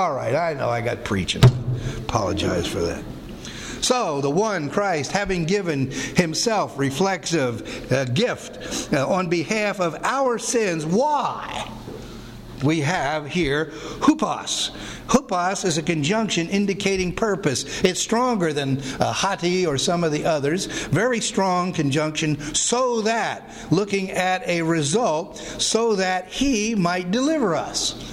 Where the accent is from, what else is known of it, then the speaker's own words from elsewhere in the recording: Pottstown, Pennsylvania, United States; Ultimately, I was born in Pottstown, Pennsylvania.